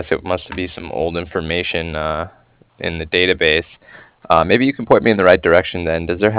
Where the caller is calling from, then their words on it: Cardiff, Wales, United Kingdom; I was calling from Cardiff.